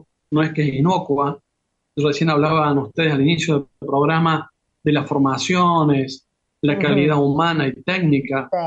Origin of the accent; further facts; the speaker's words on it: Argentina; somos argentinos, y cada día en muchos aspectos me enorgullece más ser argentino, en muchos aspectos, en otros no, y me siento parte de esa alma gigante argentina